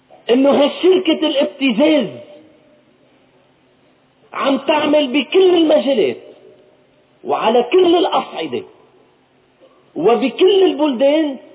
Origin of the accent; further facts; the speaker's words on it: Lebanon; ما نقبل كلبنانيين انه ينعمل هالدعم هيدا على حسابنا